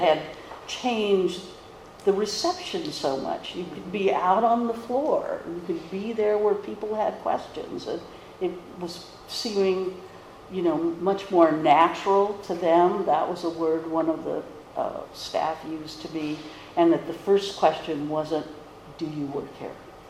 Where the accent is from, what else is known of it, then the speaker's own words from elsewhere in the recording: California, United States; hi, I'm from California.